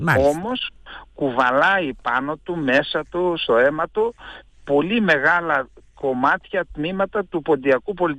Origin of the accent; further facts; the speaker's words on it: Greece; και δεν μιλώ σαν Έλληνας